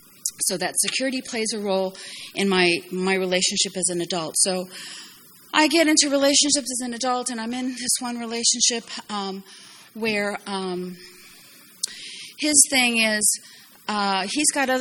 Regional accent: California, United States; born there; first language Japanese; I was born in California, but I lived the first 4 years elsewhere. And when I came to the States, I didn't speak English.

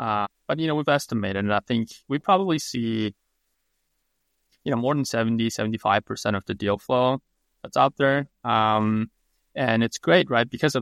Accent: Mongolia; So I was actually born and raised in Mongolia during a very interesting time when Mongolia was going through this incredible change and disruption.

